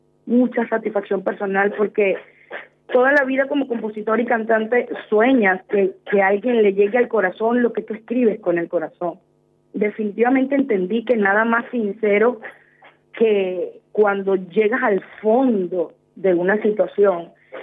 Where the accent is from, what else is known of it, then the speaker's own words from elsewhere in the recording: Venezuela; moved away; todos queremos volver a Venezuela, pero a otra Venezuela, no a la que está en este momento. Yo cuando salí de Venezuela